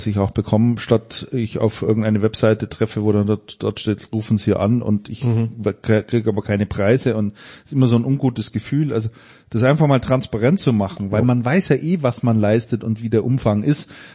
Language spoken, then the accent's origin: German; Bavaria, Germany; born there; also born or lived in Lechfeld; Gebürtig bin ich Mittelfranke.